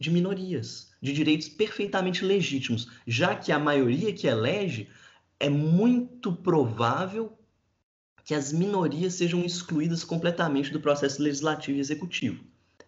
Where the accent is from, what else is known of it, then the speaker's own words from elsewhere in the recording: Brazil; Talvez porque eu sou brasileiro, né?